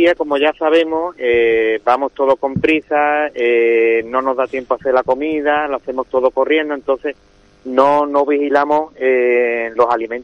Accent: Andalusia, Spain; la aceituna de aquí de la provincia de Sevilla y de aquí de mi pueblo, que es Jarabe

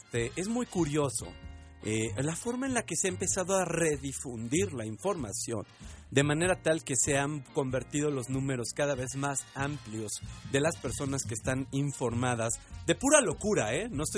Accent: Mexico; como mexicanos

